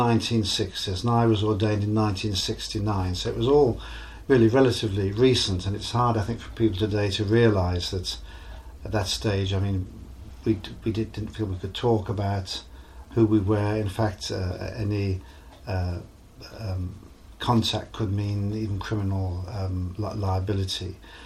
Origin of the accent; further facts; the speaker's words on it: Birmingham, West Midlands, United Kingdom; Well, I grew up in Birmingham, and I think knew myself from a very early age to be different.